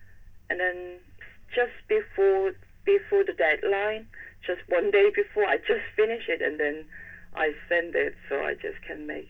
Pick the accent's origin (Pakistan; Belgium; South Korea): South Korea; moved away as an adult; now in England, United Kingdom; I was born in Korea and then, you know, in my whole life, just, you know, living in Korea.